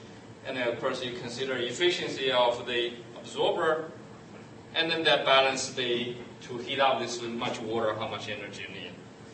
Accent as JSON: {"language": "English", "country": "China", "tie": "born or raised there", "second_language": "English", "moved": "yes", "said": "when I was a kid, I grew up in China and didn't have a chance to take a hot shower. And now when I go back to my parents, they still live in China"}